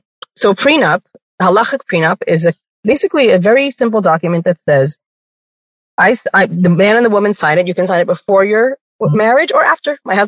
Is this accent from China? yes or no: no; Lakewood, New Jersey, United States; also born or lived in Brooklyn; now in Beit Shemesh, Israel; So I moved to Beit Shemesh. I was born and raised in Lakewood, New Jersey. When before Lakewood was Brooklyn, I should say.